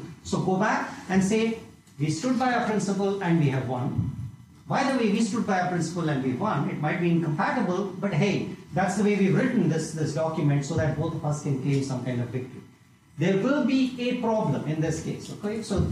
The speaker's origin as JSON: {"language": "English", "country": "India", "said": "I, as an Indian"}